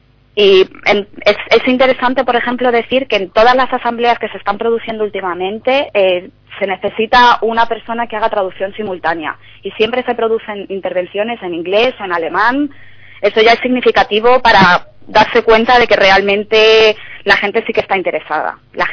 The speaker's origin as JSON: {"language": "Spanish", "country": "Spain", "said": "yo, por ejemplo, como española, la gente me pregunta, oye, ¿qué está pasando?"}